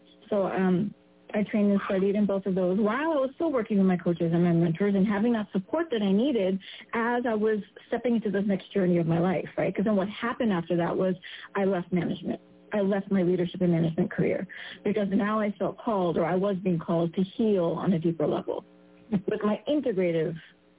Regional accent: United States; Even being East Indian myself, born and raised in America, but in India, Reiki is a big thing.

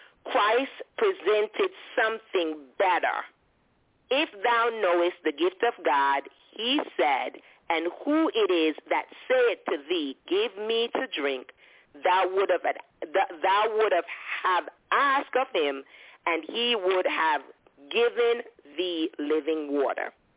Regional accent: Jamaica; when I was growing up in Jamaica, they have a saying

